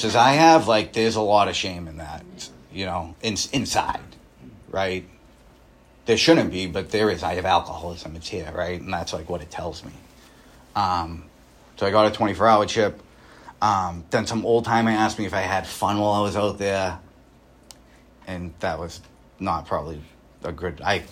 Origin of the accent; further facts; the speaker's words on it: Boston, Massachusetts, United States; I grew up in East Boston, guys. They're not smoking hookah over there, right?